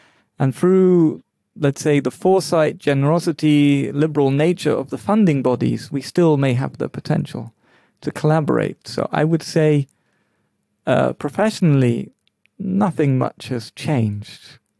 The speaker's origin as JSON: {"language": "English", "region": "London", "country": "United Kingdom", "tie": "born or raised there", "said": "I grew up in London where there were all races, all nationalities, and we all mixed along."}